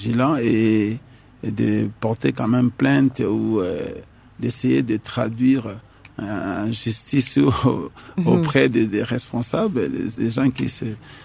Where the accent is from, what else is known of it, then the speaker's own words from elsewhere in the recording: Kinshasa, DR Congo; Nous avons des coordinateurs de districts ici chez nous, à Kinshasa, nous en avons quatre.